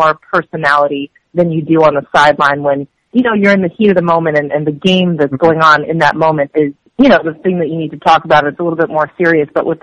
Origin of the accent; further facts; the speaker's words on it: New York, United States; I mean, I grew up in New York.